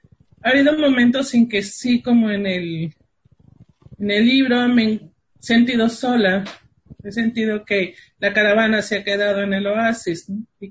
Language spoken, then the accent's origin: Spanish; Tijuana, Baja California, Mexico; de Tijuana.